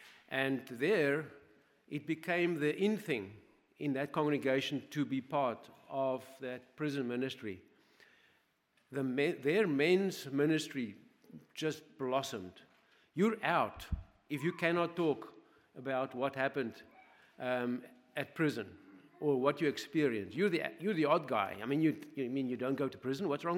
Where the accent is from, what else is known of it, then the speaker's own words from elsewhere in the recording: South Africa; moved away as an adult; now in United States; I was introduced as a South African, but I want to correct that. I'm a United States citizen for the past few months now.